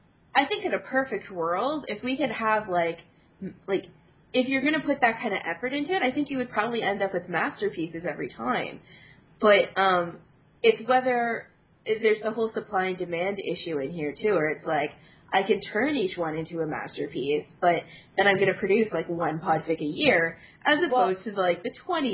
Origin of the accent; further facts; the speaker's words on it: United States; accent: American; me and my bad American accent are going to try to read.